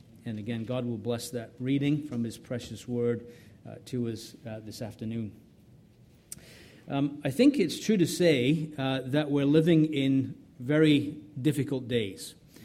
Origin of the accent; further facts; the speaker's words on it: England, United Kingdom; When we lived in Ireland, although I'm from England, we worked in Ireland, my wife and I. My wife is Irish. We worked in Ireland for 8 years as missionaries